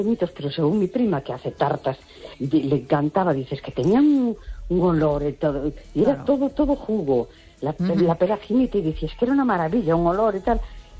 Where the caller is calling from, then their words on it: A Coruña, Galicia, Spain; de La Coruña.